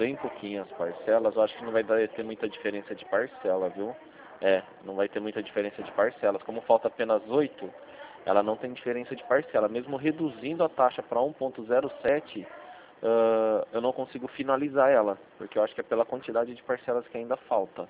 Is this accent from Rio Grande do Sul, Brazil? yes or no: no; São Paulo, Brazil; eu sou daqui de São Paulo